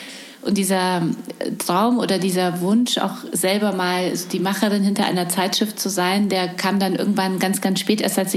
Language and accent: German; Poland; Also ich komme aus Polen.